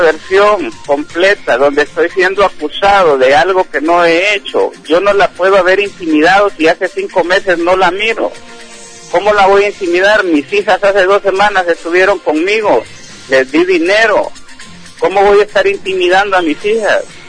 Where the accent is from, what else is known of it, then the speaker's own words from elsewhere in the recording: Santa Rosa de Copán, Copán, Honduras; porque yo no soy de acá. Yo soy de Santa Rosa de Copán.